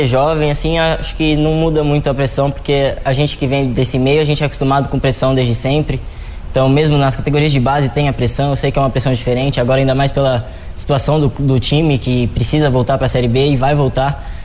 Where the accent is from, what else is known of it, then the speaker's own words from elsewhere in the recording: Novo Horizonte, São Paulo, Brazil; Como a maioria, eu iniciei bem jovem, assim, com 8, 9 anos, em escolinhas da minha cidade. Eu que sou natural de Novo Horizonte, São Paulo.